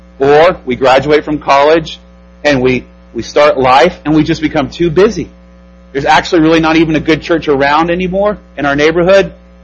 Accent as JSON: {"language": "English", "region": "Texas", "country": "United States", "tie": "born or raised there", "said": "that I had never seen before in any church body that I experienced growing up in Texas."}